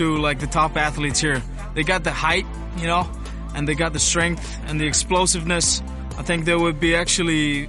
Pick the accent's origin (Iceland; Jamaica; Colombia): Iceland; Western Region; I'm from the west part of Iceland, the Western Peninsula.